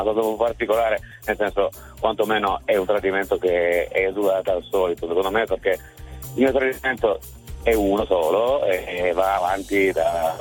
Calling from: Turin, Piedmont, Italy; Dunque, da Torino, provincia, diciamo, prima cintura.

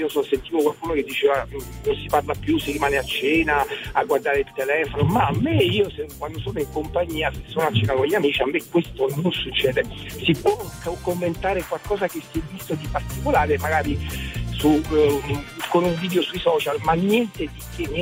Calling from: Rome, Lazio, Italy; Allora, chiamo da Roma. Siamo da Roma.

